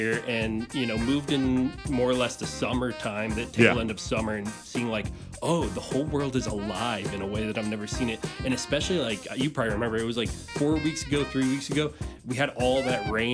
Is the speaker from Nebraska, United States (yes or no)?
no; Indiana, United States; You can blame me, I'm from Indiana.